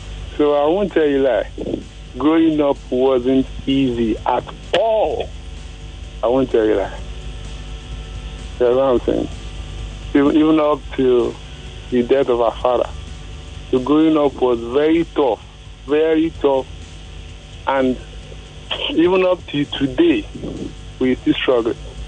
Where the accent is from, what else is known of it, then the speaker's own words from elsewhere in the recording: Nigeria; this is one of the things that really affects us in Nigeria.